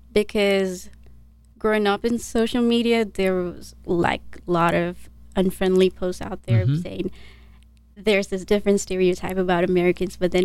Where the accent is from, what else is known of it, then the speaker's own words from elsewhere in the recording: Nepal; English is a second language; moved away as an adult; now in United States; So I am from Nepal. I was born and raised there, and I came to the United States when I was 18.